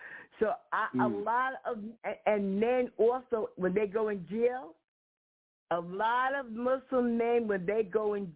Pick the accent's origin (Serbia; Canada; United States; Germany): United States; New York; now in North Providence, United States; Well, I live in North Providence, but I'm from New York.